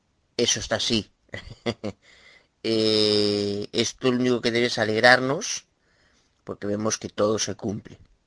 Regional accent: Galicia, Spain; Soy abogado de Galicia, España.

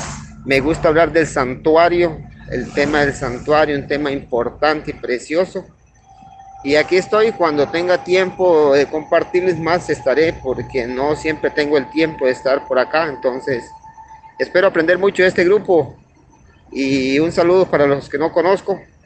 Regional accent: Costa Rica; soy costarricense del país hermoso de Centroamérica, Costa Rica, la Suiza centroamericana. Soy adventista del séptimo día.

